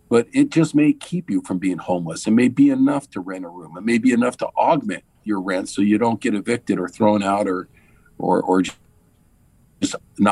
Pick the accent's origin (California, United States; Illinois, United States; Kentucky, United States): California, United States; San Jose; But I grew up in East San Jose.